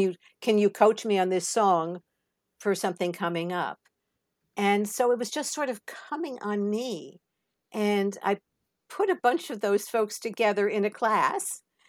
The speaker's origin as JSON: {"language": "English", "town": "Brooklyn", "region": "New York", "country": "United States", "tie": "born or raised there", "said": "And I grew up in Brooklyn, so I actually got to go to Broadway shows."}